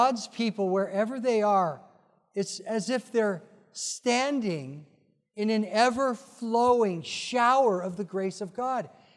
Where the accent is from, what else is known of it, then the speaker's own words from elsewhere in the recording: Alaska, United States; born there; also born or lived in Nashville, Tennessee / New Mexico / California; I was born in Alaska before it was a state. And then I lived with my father and mother in Nashville, Tennessee for a year, 2 years in New Mexico, 30 years in California